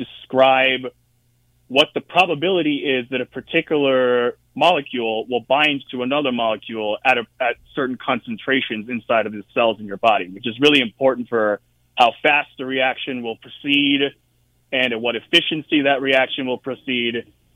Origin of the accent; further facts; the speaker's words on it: Florida, United States; So I grew up in Florida, so we'd spend a lot of time at the beach and at, springs, swamps, et cetera, that were nearby